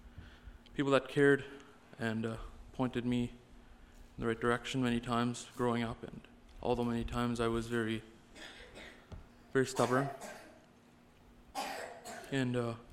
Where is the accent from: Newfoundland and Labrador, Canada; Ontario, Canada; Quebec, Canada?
Ontario, Canada; Leamington; I'm 28 years old, born and raised in Leamington, Ontario.